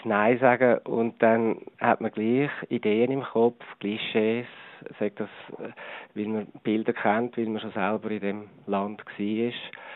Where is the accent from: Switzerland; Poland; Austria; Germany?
Switzerland; Und ich bin ein Schweizer, der es fotografiert hat.